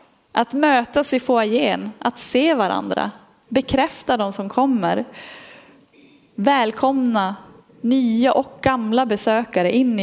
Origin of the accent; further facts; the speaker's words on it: Norrland, Sweden; Kanske lite extra mycket vi som är norrlänningar.